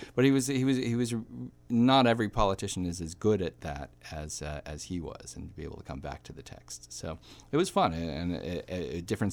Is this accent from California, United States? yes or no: no; Omaha, Nebraska, United States; Yeah, well, I grew up in Omaha and used to see, you know, art house films at UNO, had a film screening back then.